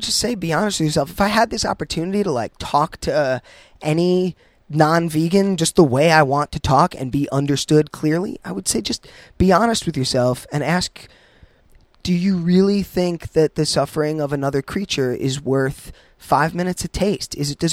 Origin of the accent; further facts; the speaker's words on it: Bronx, New York, United States; I'm Italian from the Bronx, and I'll tell you right now, I know pizza better than you.